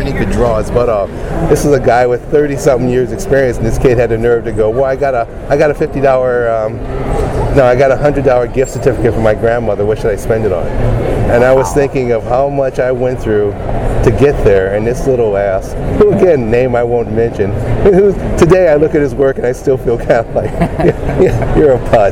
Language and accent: English; Detroit, Michigan, United States; my hometown of Detroit. It's weird to call Detroit a hometown because if you've ever been to Detroit, it's anything but a town. But it was a township outside Detroit